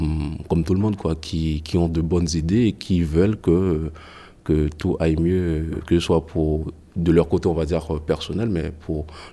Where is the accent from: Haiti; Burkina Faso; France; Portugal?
Haiti; Limonade, Nord; c'est ma ville natale, Limonade.